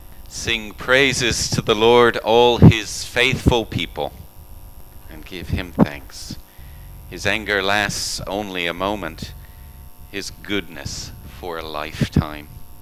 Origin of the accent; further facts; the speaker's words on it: United States; also born or lived in Thailand; now in Biggar, United Kingdom; You'll notice by my accent, I don't come from Scotland. I'm originally from America.